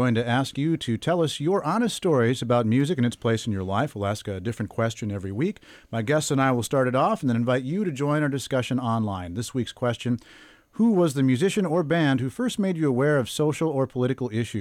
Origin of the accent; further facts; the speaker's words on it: South Dakota, United States; moved away as an adult; I grew up in South Dakota, and I wasn't hip to anything cool, and I didn't hear, you know, great stuff until after I left the house and moved up here.